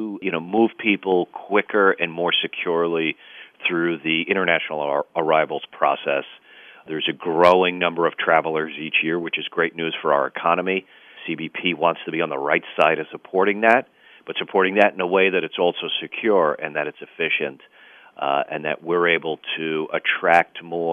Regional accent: New York, United States; growing up in New York, too, you know, there will always be that vivid memories

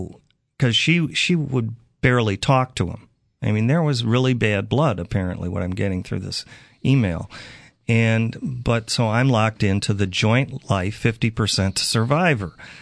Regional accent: Chicago, Illinois, United States; moved away; he was from Chicago, my hometown, so I felt a little empathy for him. And he said, do you know any lawyers in Chicago? I don't. I've been away for 30 years.

